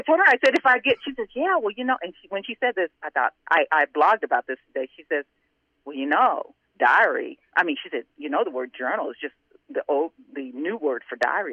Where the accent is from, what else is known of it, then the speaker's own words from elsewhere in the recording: Texas, United States; And even though I'm originally from Texas, where we butcher the language just because it's fun doing it.